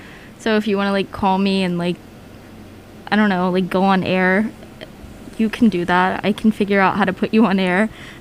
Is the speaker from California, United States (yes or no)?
no; Oxford, Mississippi, United States; He's from my hometown in Oxford, Mississippi